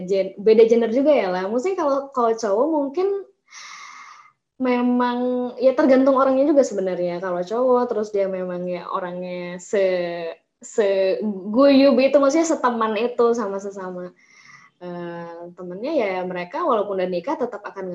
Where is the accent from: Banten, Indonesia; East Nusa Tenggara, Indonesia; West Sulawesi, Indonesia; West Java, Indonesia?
West Java, Indonesia; aku asli Jawa Barat